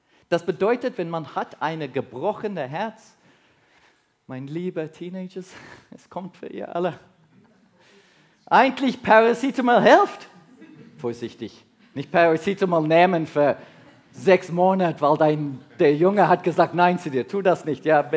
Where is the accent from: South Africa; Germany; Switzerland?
South Africa; also born or lived in England; Ja, ich bin südafrikanisch, ich bin geboren in Südafrika, so eine deutsche Mutter.